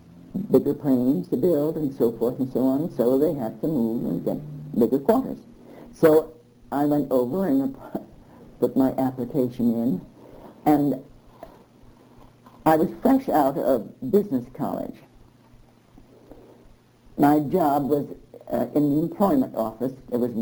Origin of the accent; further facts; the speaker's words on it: New Jersey, United States; born there; I was born in New Jersey and went to New Jersey State Normal College